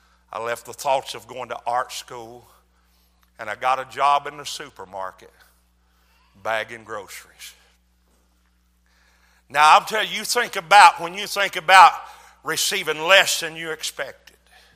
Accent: Tennessee, United States; I was born and raised in Tennessee, had never been to Nashville before.

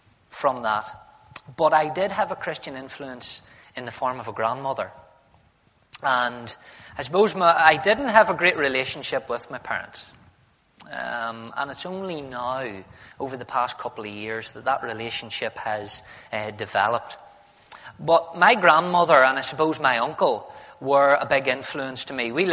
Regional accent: Markethill, Northern Ireland, United Kingdom; I am an only child. I come from Market Hill originally.

